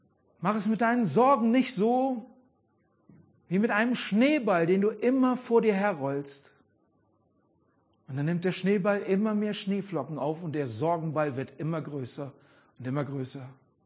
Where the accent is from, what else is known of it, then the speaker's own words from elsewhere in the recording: Mülheim an der Ruhr, North Rhine-Westphalia, Germany; Im Ruhrpott, wo ich herkomme, Mühlermann der Ruhr.